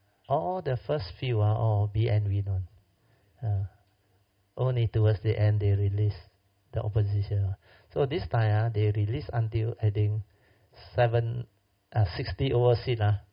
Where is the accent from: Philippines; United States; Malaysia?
Malaysia; Alor Setar, Kedah; And my hometown, Alostar, I know one.